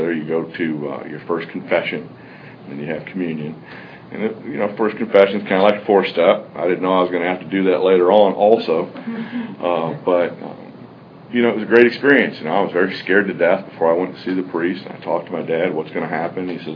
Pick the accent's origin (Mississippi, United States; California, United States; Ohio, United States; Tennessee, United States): Ohio, United States; Cleveland; born there; You know, I was born in Cleveland, Ohio. Pretty good, you know, really good family.